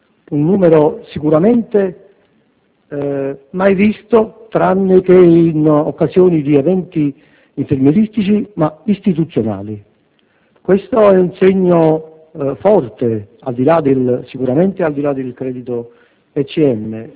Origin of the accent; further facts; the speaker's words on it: Naples, Campania, Italy; di Aniarti, siamo di Napoli, della Campania